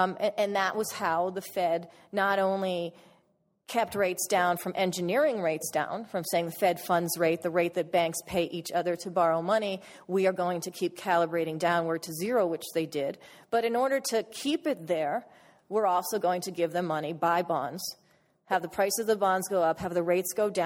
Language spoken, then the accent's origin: English; California, United States; I'm from California. I live partly in LA and in a town called Ojai